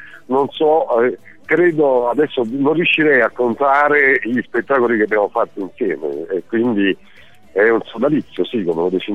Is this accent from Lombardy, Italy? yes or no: no; Naples, Campania, Italy; now in Rome, Italy; Io sono napoletano, come abbiamo appena detto, e qui a Roma non avevo parenti o amici